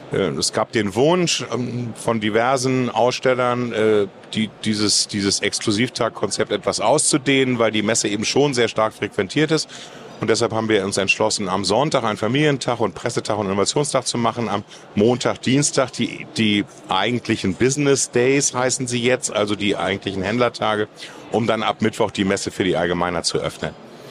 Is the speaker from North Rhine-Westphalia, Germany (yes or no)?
no; Schleswig-Holstein, Germany; now in Mecklenburg-Vorpommern, Germany; Ich bin geboren in Schleswig-Holstein, da aufgewachsen, da studiert